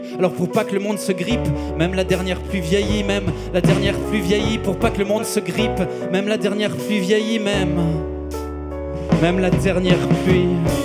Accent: Yverdon-les-Bains, Vaud, Switzerland; je viens d'Yverdon.

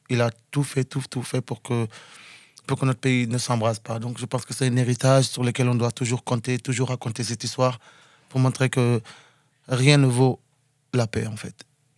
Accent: Senegal; Donc moi je viens du Sénégal à la base et j'ai des origines mandingues, maliennes de par ma mère. Donc voilà, je ne suis pas si mal que ça en langue. Je parle anglais, français, allemand, espagnol, bambara, wolof et mandingo.

